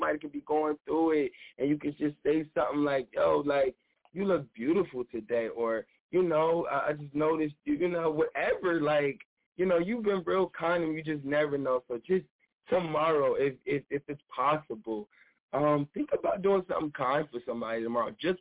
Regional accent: Trenton, New Jersey, United States; You know, I grew up in Trenton. Trenton is pretty rough or whatever.

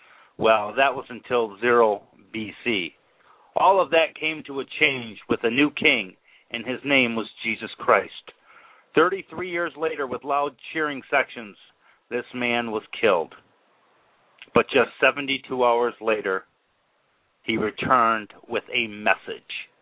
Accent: United States; I am an American. Have you forgotten?

